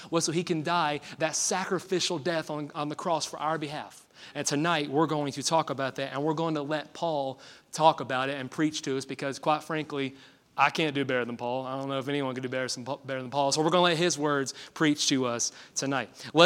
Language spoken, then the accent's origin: English; Tennessee, United States; I'm going to butcher this name because I'm from East Tennessee and not from the 3rd century Greece